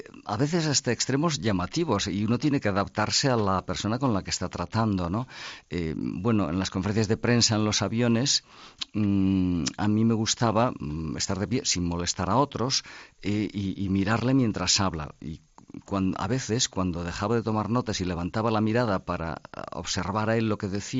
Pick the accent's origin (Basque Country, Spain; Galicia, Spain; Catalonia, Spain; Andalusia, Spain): Galicia, Spain; Santiago de Compostela; Pues le dije que eso, soy de Santiago de Compostela